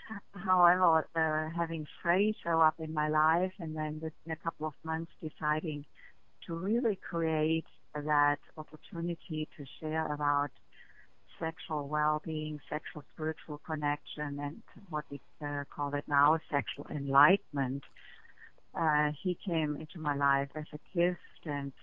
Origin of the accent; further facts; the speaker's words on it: Germany; I grew up in Germany, and while I grew up in a way that I felt free about my body